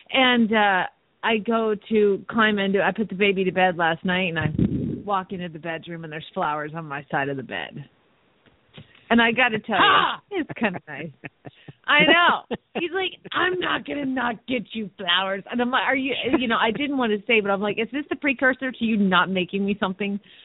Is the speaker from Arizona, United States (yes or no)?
yes; Phoenix, Arizona, United States; from Phoenix, Arizona